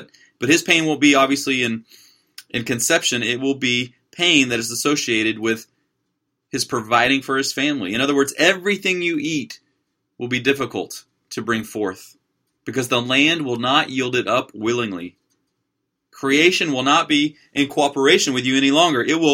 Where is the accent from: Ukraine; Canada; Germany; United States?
United States; California; And when I was a boy growing up in the San Fernando Valley in California, we would go out into the fields in the summers